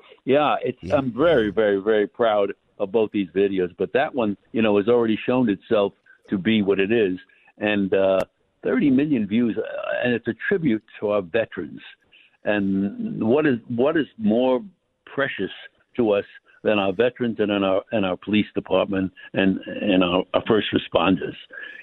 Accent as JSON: {"language": "English", "town": "Brooklyn", "region": "New York", "country": "United States", "tie": "born or raised there", "lives_now": "New York City, United States", "said": "Listen, I'm a New Yorker. I was born in Brooklyn, and I've lived in New York City since I'm 19 years old. For many and many a years, spent my whole life there."}